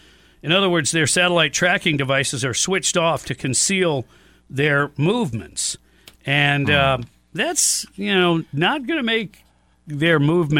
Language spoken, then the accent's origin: English; Michigan, United States; But I grew up in Michigan